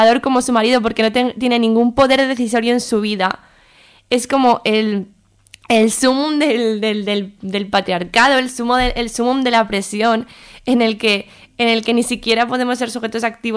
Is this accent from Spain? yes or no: yes; Zaragoza, Aragon, Spain; yo soy de Zaragoza